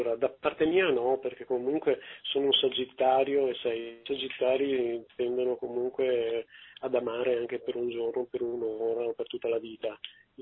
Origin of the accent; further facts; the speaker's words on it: Veneto, Italy; Io sono veneto e quindi per arrivare a Latina ci metto tanto, tanto tempo.